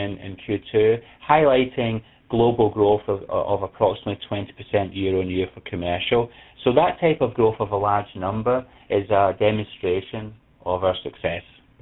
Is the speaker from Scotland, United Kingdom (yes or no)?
yes; Scotland, United Kingdom; accent: Scottish; The other small point is apologies about my accent. You can hear I'm Scottish.